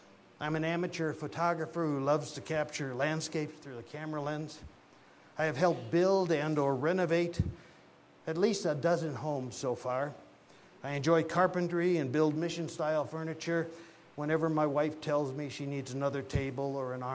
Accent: Peoria, Illinois, United States; also born or lived in Oklahoma; I was born in Peoria, Illinois, spent my early childhood in Illinois and Oklahoma.

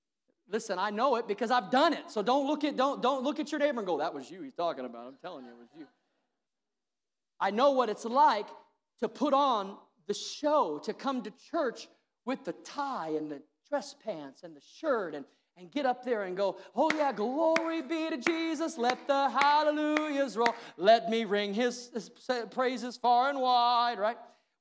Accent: Missouri, United States; I'm from Missouri. The show me state.

